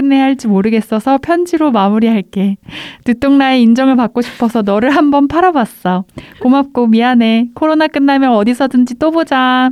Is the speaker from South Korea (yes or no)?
yes; Anyang, Gyeonggi Province, South Korea; 저 안양이 고향인데 되게 반갑네요